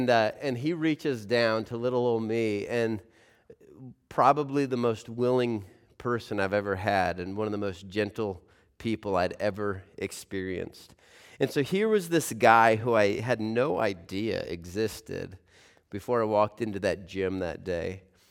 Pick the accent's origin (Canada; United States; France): United States; Colorado Springs, Colorado; I grew up in Colorado Springs.